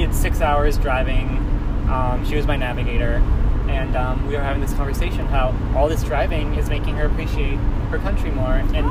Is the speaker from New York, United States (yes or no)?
no; Fredericksburg, Texas, United States; also born or lived in Corpus Christi; I am from Texas. Fredericksburg.